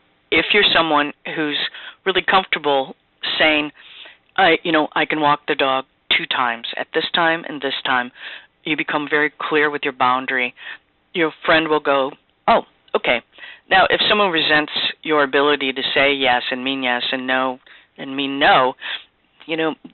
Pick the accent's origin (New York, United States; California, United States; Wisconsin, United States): Wisconsin, United States; I think that, you know, I'm from the Midwest. Both Cindy and I are from Wisconsin